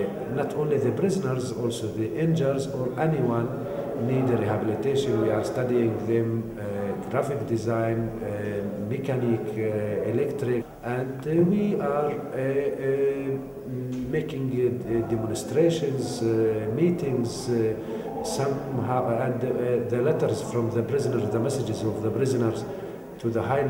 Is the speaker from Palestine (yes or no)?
yes; West Bank, Palestine; English is a second language; I'm from Ramallah district.